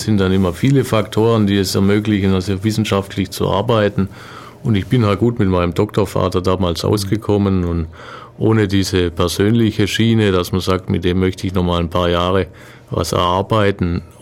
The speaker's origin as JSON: {"language": "German", "town": "Ellwangen", "region": "Baden-Württemberg", "country": "Germany", "said": "Ich komme aus Ellwangen."}